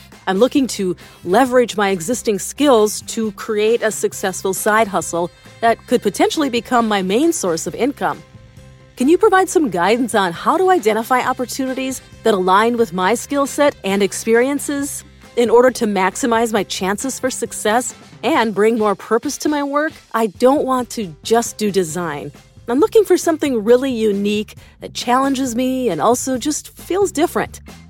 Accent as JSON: {"language": "English", "town": "Seattle", "region": "Washington", "country": "United States", "said": "Greetings … from Seattle and a longtime listener."}